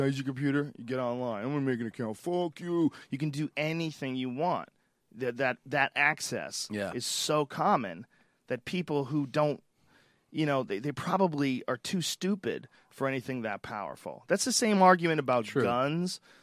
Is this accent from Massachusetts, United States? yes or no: yes; Newton Upper Falls, Massachusetts, United States; But you can't tell me that, like, me growing up in Newton Upper Falls